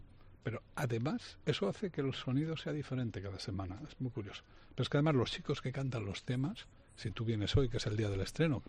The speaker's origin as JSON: {"language": "Spanish", "town": "Bilbao", "region": "Basque Country", "country": "Spain", "said": "Pues tú imagínate que yo soy de Bilbao."}